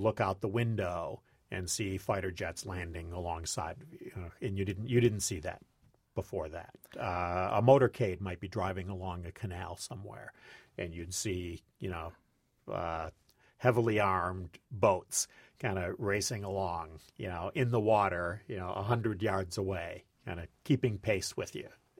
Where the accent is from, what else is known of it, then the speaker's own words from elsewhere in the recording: Monroe, Michigan, United States; But this was at a tiny little radio station in my hometown of Monroe, Michigan, which is just south of Detroit.